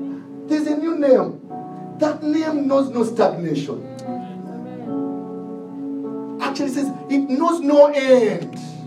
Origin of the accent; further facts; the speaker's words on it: Kenya; For us Kenyans, now you see, now you've entered now their realm of operation.